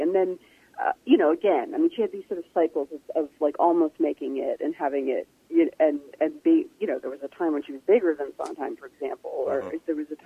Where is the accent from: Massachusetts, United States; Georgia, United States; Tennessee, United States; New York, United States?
New York, United States; New York City; I was conscious of him growing up in New York City in the late 70s and 80s.